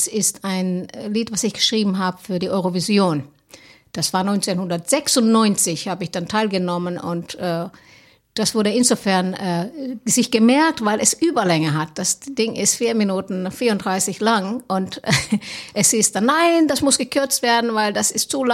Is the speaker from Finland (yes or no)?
yes; Helsinki, Uusimaa, Finland; now in Cologne, Germany; Ja, ich komme aus Helsinki ursprünglich, bin aber Kölsche Mädchen seit 2010. Ich liebe Köln.